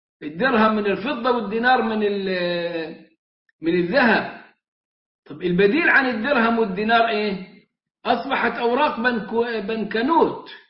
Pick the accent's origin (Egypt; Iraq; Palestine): Egypt; now in Turkey; أموال عندنا في مصر بالجنيه